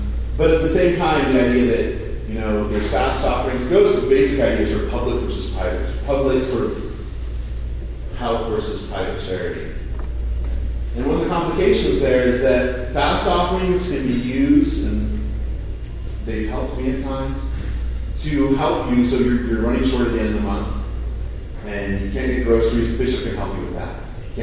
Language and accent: English; Maryland, United States; I grew up in Maryland, so I like to pretend that I have expertise on that question, that aspect.